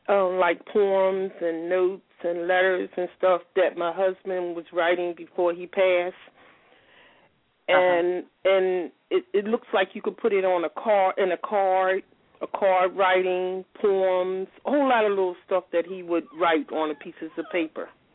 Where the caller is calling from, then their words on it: Atlanta, Georgia, United States; I'm calling from Georgia.